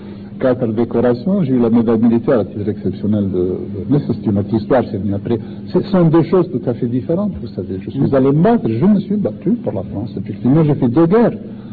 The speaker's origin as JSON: {"language": "French", "town": "Maghnia", "region": "Tlemcen Province", "country": "Algeria", "tie": "born or raised there", "said": "je venais de mon village, de Marnia, petit village, j'allais à Tlemcen"}